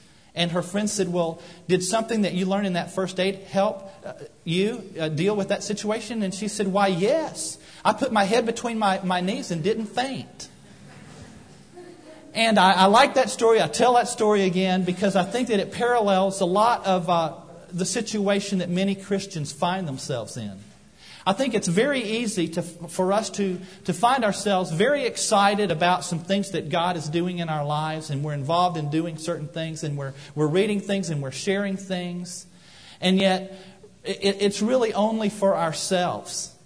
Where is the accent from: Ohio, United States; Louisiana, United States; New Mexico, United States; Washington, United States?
New Mexico, United States; Albuquerque; I know in Albuquerque, my hometown, in 1970